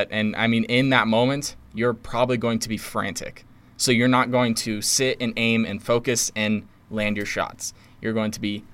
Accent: Las Vegas, Nevada, United States; I'm from Las Vegas. I know people that died.

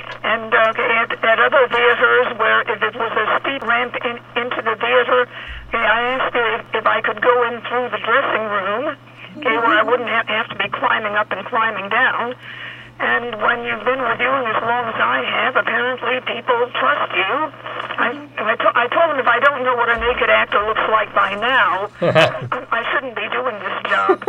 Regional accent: California, United States; I was raised in Southern California, out in the desert.

